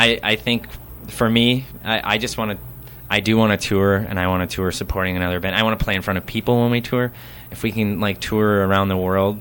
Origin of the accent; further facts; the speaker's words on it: Midwest, United States; We're all from the Midwest, and we came out here